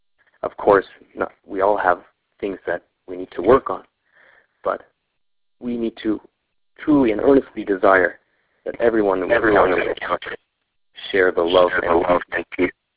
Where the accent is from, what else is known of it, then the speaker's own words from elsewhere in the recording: Vancouver, British Columbia, Canada; near my hometown in Vancouver, B.C., up in Western Canada.